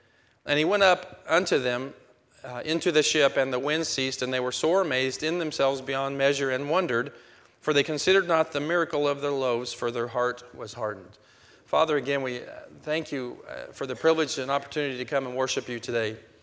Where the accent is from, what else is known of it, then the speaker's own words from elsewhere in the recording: Tucson, Arizona, United States; born there; I was born in Tucson, and I'm going to go to Tucson and go to the University of Arizona and enroll in a pre-med.